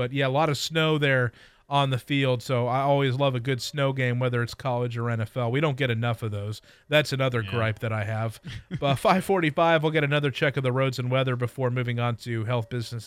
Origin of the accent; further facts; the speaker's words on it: Columbus, Ohio, United States; I mean, I'm from Central Ohio, born and raised in Columbus, so obviously Ohio State's my team.